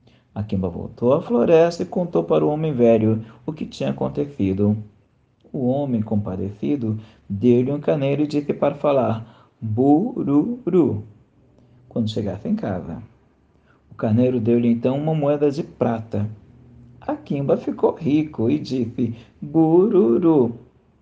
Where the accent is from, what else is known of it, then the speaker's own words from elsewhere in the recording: São Paulo, Brazil; sou de São Paulo, capital, aonde estou